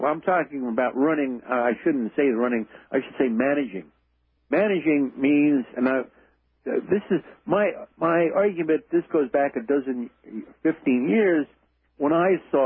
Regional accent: New York, United States; I grew up in the Empire State. New York is called the Empire State.

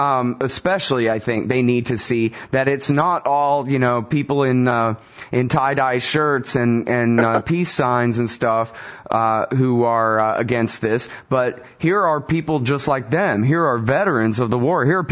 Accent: Austin, Texas, United States; I'm from Austin, where there were huge protests down at the Capitol

